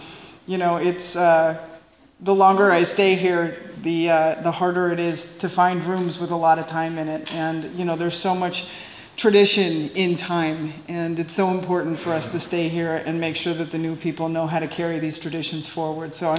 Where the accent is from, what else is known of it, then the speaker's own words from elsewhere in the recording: Encino, California, United States; And I grew up in Encino. My father was the love of my life.